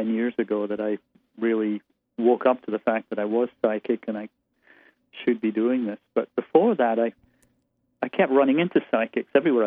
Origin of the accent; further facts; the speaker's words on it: Aberdeen, Scotland, United Kingdom; moved away as an adult; I was born and raised there. I was in Scotland until I was 23, and then left college, spent time in London, 15 years there, then moved to the States. I've been here for almost 2 decades now.